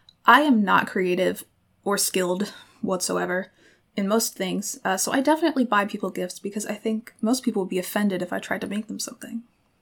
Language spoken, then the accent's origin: English; United States; As an American, I have no idea what Boxing Day is.